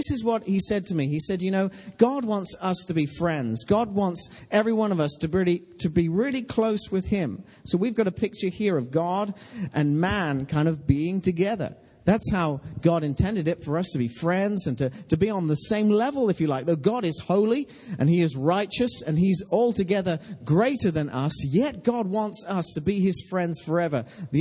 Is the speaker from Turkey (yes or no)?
no; Tynemouth, North East England, United Kingdom; proud of Tynmouth, my hometown, proud of Wales.